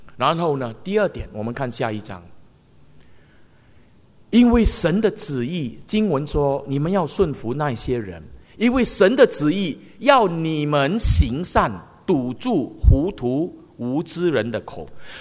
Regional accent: Singapore; 我们新加坡人如果多一点笑容

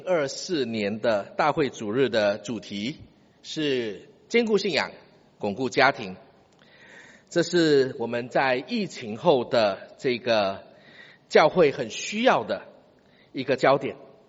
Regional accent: Singapore; 我在新加坡长大我在这个读初级学院的时候是一个理工的班

